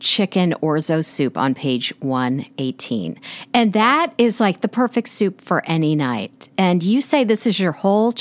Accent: Kansas, United States; I grew up in Kansas and I didn't know I was missing the lemon in my chicken soup.

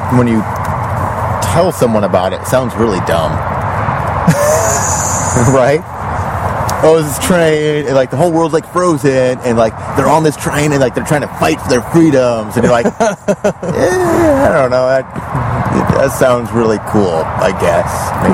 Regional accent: United States; as an American, I can understand. I don't think I can watch all those subtitles.

